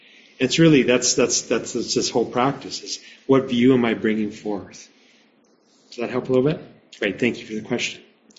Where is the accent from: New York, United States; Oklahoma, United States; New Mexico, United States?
New Mexico, United States; I grew up in New Mexico. We have cockroaches.